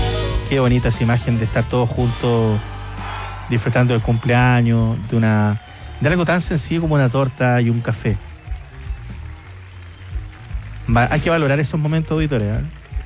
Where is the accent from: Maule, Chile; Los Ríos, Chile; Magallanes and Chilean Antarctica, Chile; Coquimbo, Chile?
Maule, Chile; Villa Alegre; Hola, desde el Golfo de Corcovado navegando. Un saludo a mi pueblo querido, Villa Alegre, séptima región.